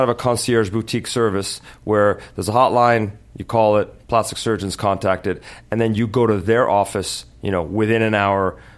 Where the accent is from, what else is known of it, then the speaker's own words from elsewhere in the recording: Beverly Hills, California, United States; And I grew up in Beverly Hills, and I guess it's a different part of the world